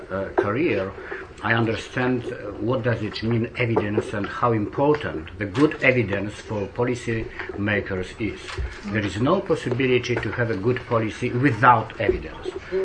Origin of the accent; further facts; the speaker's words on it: Poland; I'm from Poland